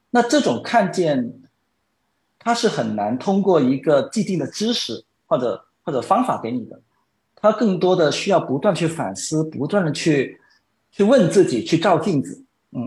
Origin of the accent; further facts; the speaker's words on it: Jiangmen, Guangdong, China; 因为那时候我在广州，然后我老家在江门，两个地方隔得并不太远